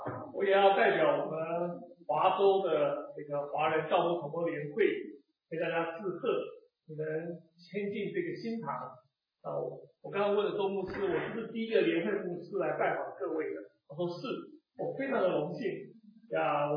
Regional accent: Taiwan; now in Seattle, United States; 这个我来美国服事都在华人教会，但是因为我来自台湾

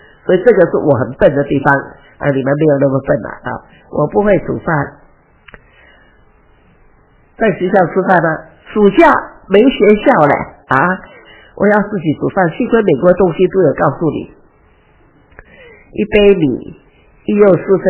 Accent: Hong Kong; 因为我是在香港长大

